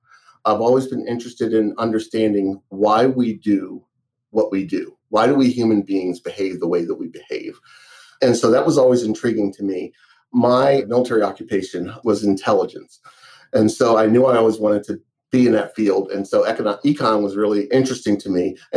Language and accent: English; Baltimore, Maryland, United States; I grew up in Baltimore, went to Northwestern High School, left in 1983 to go to undergrad, and came back 30 years later.